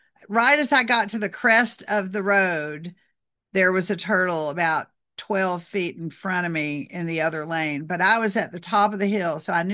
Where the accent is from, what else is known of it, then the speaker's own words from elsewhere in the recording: Georgia, United States; also born or lived in South Carolina; we grew up in Georgia and South Carolina in the woods and there were a bunch of snakes and stuff.